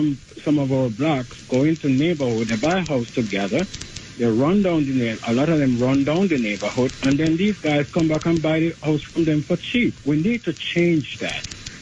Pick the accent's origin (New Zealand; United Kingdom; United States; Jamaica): Jamaica; Okay, I'm a first-time caller. Okay. I'm a Jamaican guy.